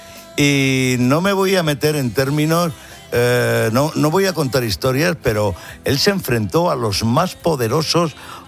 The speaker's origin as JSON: {"language": "Spanish", "town": "Talavera de la Reina", "region": "Castilla-La Mancha", "country": "Spain", "said": "fue porque daba un concierto en mi tierra, en mi ciudad, en Talavera de la Reina"}